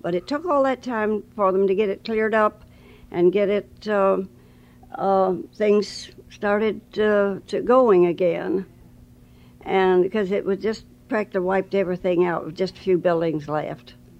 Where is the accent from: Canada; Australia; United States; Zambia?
United States; Eaton Rapids, Michigan; In Michigan, close to Lansing, Eaton Rapids.